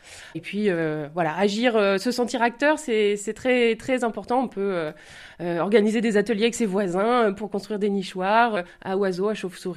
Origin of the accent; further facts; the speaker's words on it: Limoges, Nouvelle-Aquitaine, France; Moi, je suis originaire de Limoges. J'ai beaucoup vadrouillé. Et voilà, enfin, je reviens dans ma terre natale